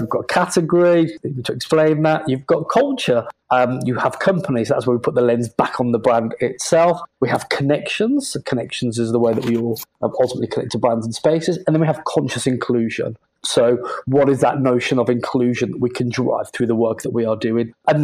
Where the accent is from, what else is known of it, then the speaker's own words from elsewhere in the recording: United Kingdom; now in Dubai, United Arab Emirates; because I'm British, and B, because I'm based in the UAE